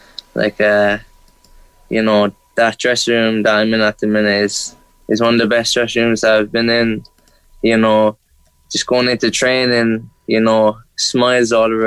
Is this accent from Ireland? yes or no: yes; Ireland; being an Irish kid, like, you know, you couldn't, like, make it up